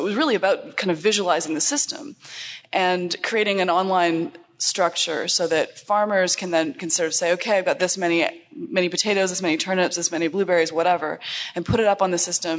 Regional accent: Toronto, Ontario, Canada; I'm from Toronto, and the city of Toronto, there's a giant building that's sort of like the Ontario food system

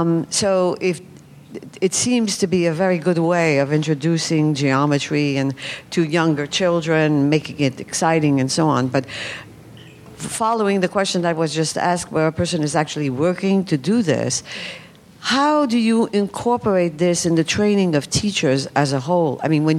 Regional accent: San Francisco, California, United States; from San Francisco.

